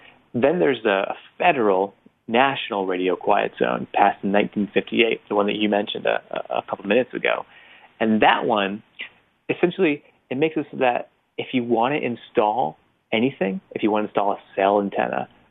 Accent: Connecticut, United States; I'm from Connecticut

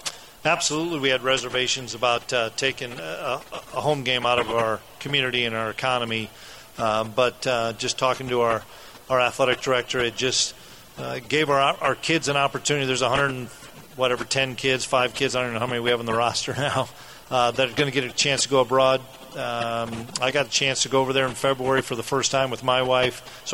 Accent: Waterloo, Iowa, United States; I grew up in Waterloo, Iowa, and I was a Northern Iowa fan, and that's where I played, was at the University of Northern Iowa.

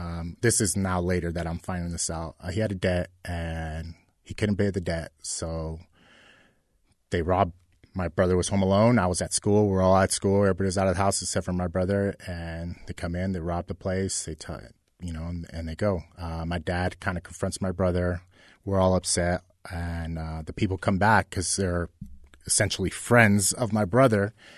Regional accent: California, United States; Growing up in Southern California, Fernando Valenzuela was a big deal in the '80s.

